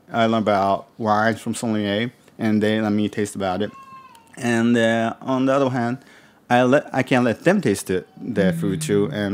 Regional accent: New York, United States; And I trained in Kyoto, and I grew up in New York, so I know about Japanese cooking

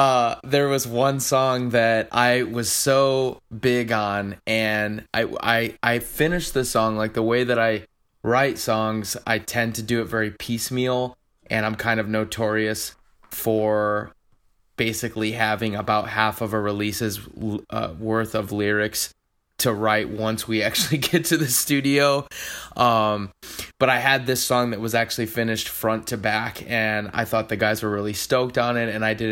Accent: Chicago, Illinois, United States; I live just a couple blocks away from my hometown team.

